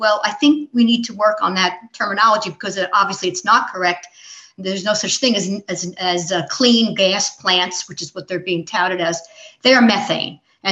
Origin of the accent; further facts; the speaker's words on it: Colonia, New Jersey, United States; I'm from Colonia, that's Woodbridge Township.